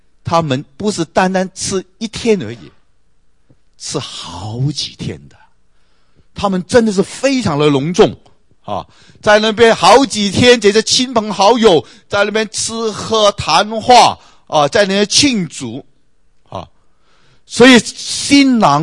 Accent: China; 就像我们中国人啊，这个婚宴是一件大事情啊

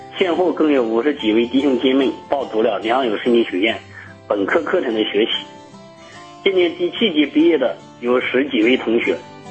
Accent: Anhui, China; 我是来自安徽的师弟兄

